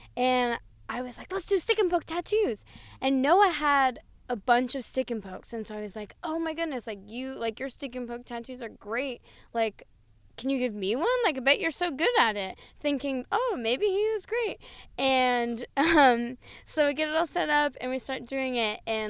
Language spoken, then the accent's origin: English; Albany, New York, United States; I'm from Albany. That's why I've, like, that's so crazy that you went to SUNY Albany. I grew up around Albany. I'm a 518 baby.